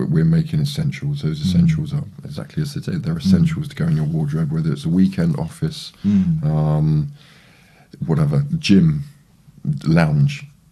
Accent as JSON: {"language": "English", "country": "United Kingdom", "said": "I'm very British."}